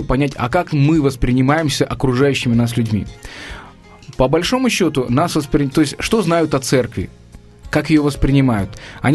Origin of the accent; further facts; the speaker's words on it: Ukraine; Я родом из Украины.